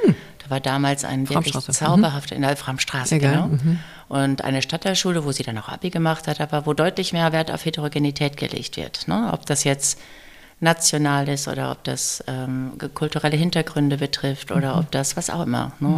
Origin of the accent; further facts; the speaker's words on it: Warendorf, North Rhine-Westphalia, Germany; Also sehr, sehr behütet mit Pferd in der Nähe von Warndorf.